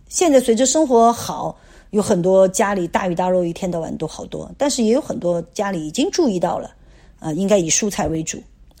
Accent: China; 其实我们中国人吃的那个结构，饮食结构是很好的

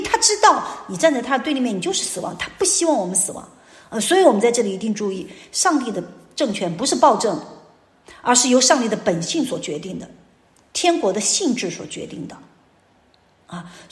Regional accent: Chengdu, Sichuan, China; 我们成都人也是觉得成都人最厉害，连上海人我们也瞧不起。

